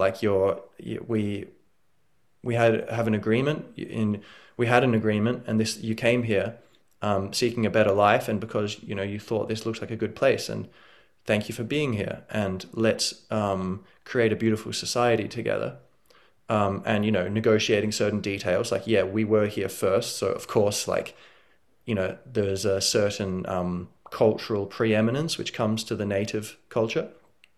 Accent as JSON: {"language": "English", "country": "Australia", "tie": "born or raised there", "accent": "Australian", "lives_now": "Ireland", "said": "I'm learning Irish. I'm Gaelic a Briste, my broken Irish. But I'm genetically Irish, but I sound Australian, and I'm raised in Australia. Well, I was raised in Australia, and so I am very different in that way."}